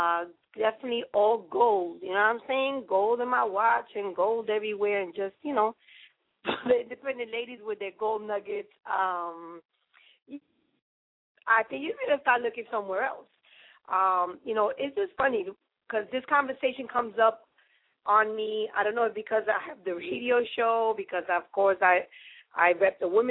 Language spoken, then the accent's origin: English; New York City, New York, United States; And I say that, of course, because I'm from New York. So, yes, I'm a little biased to the New York City.